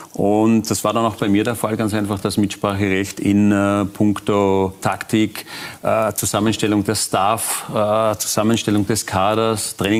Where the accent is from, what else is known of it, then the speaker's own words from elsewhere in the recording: Austria; als Österreicher zu Olympischen Spielen im Fußball zu fahren